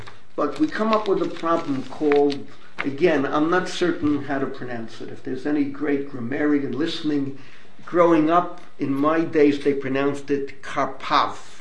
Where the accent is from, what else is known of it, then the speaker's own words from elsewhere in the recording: New York City, New York, United States; Where I grew up in the Bronx, I think our botanical gardens was world famous.